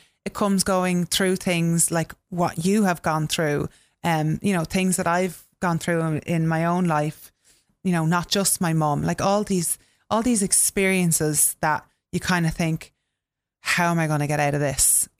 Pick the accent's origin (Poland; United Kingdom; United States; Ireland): Ireland; Kildare, Leinster; seeing as I'm from Kildare.